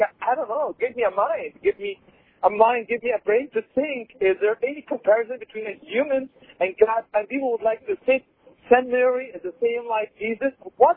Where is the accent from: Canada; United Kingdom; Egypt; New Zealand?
Egypt; now in Oregon, United States; I'm from Egypt, and I'm here settled in Oregon now.